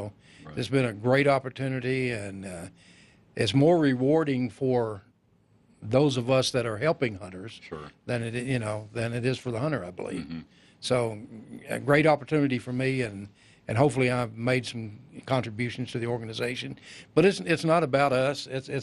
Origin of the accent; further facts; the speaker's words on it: Dunlap, Tennessee, United States; moved away as an adult; now in Colorado, United States; Well, I grew up in Dunlap, Tennessee, a real small community back, farm community, actually, and grew up hunting and fishing